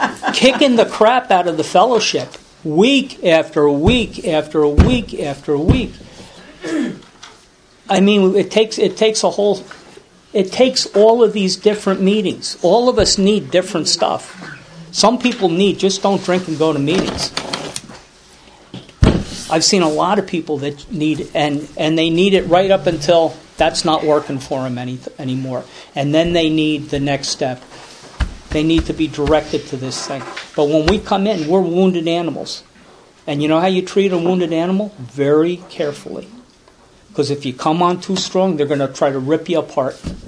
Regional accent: Chatham, New Jersey, United States; I can remember I grew up in Chatham, and when I first came into AA

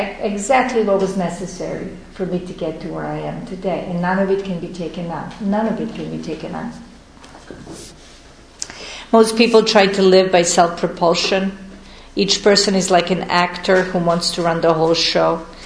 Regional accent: Serbia; now in New York City, United States; I didn't feel like I was from my country. I'm from Serbia.

